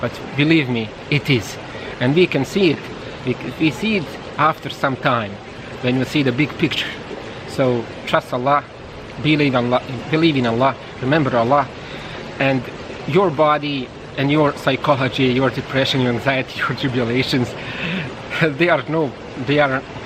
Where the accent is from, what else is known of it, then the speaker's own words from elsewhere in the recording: Dubica, Republika Srpska, Bosnia & Herzegovina; English is a second language; I received it in my hometown, in the same mosque, Gradska Jamia, Gradska Mosque in Dubica